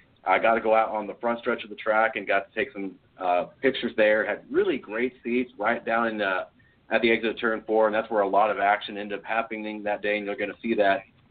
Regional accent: Newton, United States; driving an additional hour from my hometown in Newton up to my college town in Waverly, Iowa

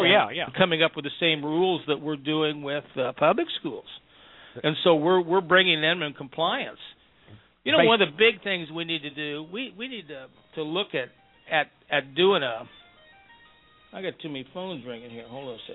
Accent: Lee's Summit, Missouri, United States; Back in my hometown, at Lee's Summit and Odessa

